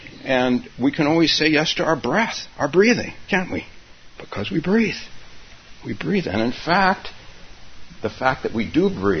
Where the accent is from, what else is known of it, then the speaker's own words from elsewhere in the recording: San Francisco, California, United States; So, in San Francisco, where I'm from, I'm kind of from San Francisco, not exactly, but kind of.